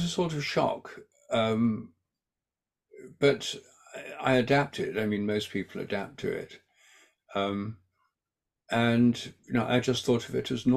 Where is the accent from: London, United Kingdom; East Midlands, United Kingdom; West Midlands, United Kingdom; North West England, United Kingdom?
East Midlands, United Kingdom; born there; I was born in near Carn-trent in Nottinghamshire, which is a market town.